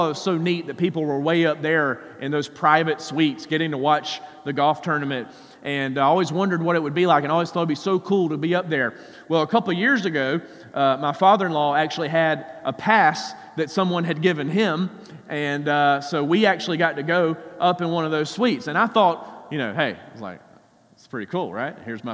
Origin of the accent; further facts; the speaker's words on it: Georgia, United States; I grew up in South Georgia, not too far from here, and we used to come to the Players' Championship.